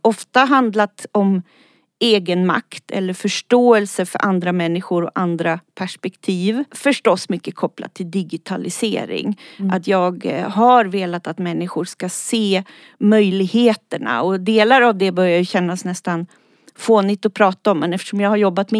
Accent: Sweden; also born or lived in Austria; Jag är född i Österrike, är norsk medborgare, uppvuxen i Sverige och bodde hos min pappa.

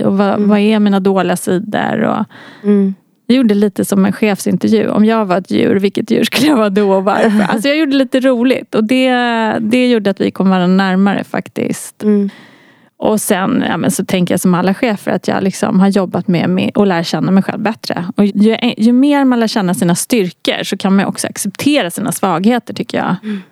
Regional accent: Lidingö, Stockholm County, Sweden; jag är uppvuxen på Lidingö. Och det var liksom 80-tal och det var väldigt liksom snobbigt i min skola och tuff miljö.

